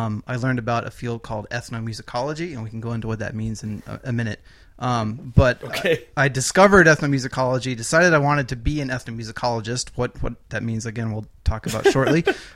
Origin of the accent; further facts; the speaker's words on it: New Jersey, United States; I grew up in New Jersey, in North Jersey.